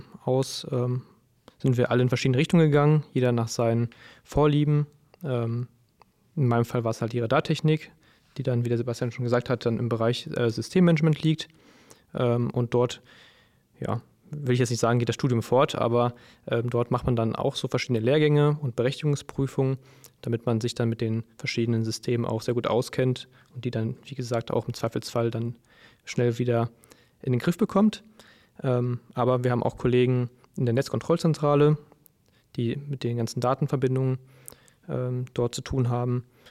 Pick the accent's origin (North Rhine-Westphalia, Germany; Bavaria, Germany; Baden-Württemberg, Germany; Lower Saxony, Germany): North Rhine-Westphalia, Germany; born there; moved away as an adult; Komme aber gebürtig aus dem Sauerland, da ist dann eher viel Land und wenig Flugverkehr